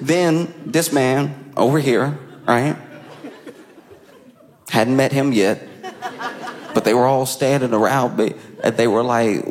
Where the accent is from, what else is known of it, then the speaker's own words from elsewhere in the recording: Louisiana, United States; I grew up in Louisiana. I grew up around a lot of, like, Cajun food, a lot of, like, you know, like, jambalaya, gumbo-type stuff, but I had never had this.